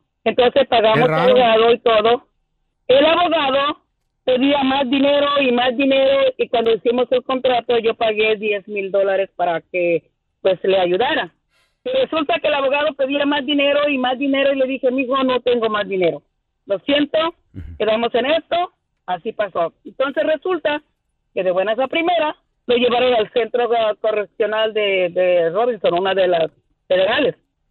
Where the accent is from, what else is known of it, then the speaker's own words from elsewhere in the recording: Mexico; Yo soy mexicana y mis hijos nacieron aquí.